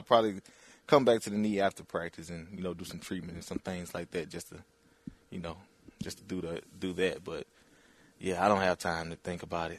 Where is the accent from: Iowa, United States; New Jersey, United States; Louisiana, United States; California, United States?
Louisiana, United States; I'm a guy, I'm from, born and raised in Louisiana.